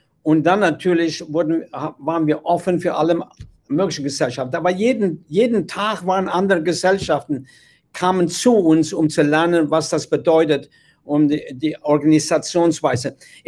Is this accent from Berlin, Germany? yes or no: no; Winningen, Rhineland-Palatinate, Germany; moved away; Ich bin damals aus meinem Heimatdorf Winningen in der Mosel weggegangen.